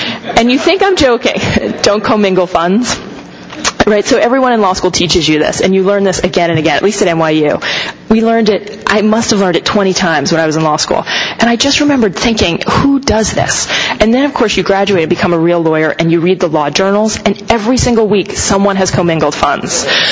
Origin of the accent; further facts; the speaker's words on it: New Jersey, United States; But I was from New Jersey and I wanted to clerk there.